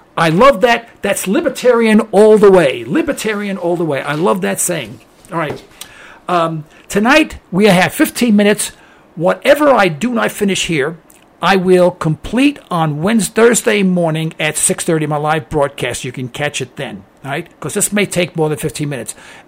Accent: New York City, New York, United States; I grew up in Harlem, and I'll tell you a little story now.

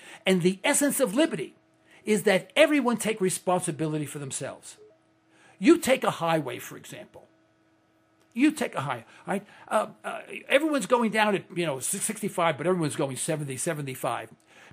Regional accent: New York City, New York, United States; I was born and raised in Manhattan, East Harlem, on First Avenue. I was born, I think, 115th Street. Then we moved to 123rd Street.

